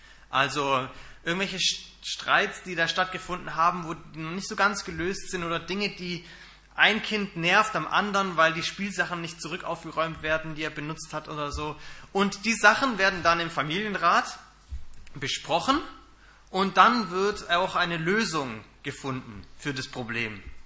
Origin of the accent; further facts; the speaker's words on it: Stuttgart, Baden-Württemberg, Germany; Meine Frau und ich, wir kommen aus Stuttgart und wir gehen dort in die EFG nach Feuerbach.